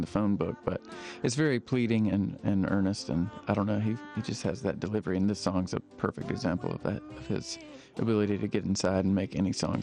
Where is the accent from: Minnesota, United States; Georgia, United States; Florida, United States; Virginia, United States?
Georgia, United States; Augusta; now in Athens, United States; I live in Athens, Georgia, but I grew up in and around Augusta, Georgia.